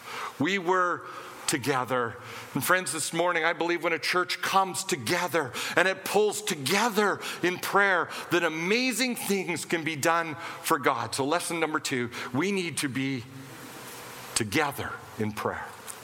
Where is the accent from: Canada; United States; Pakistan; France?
Canada; Winnipeg, Manitoba; now in Steinbach, Canada; we had driven into Winnipeg, and I grew up in Winnipeg, and so I was kind of nostalgic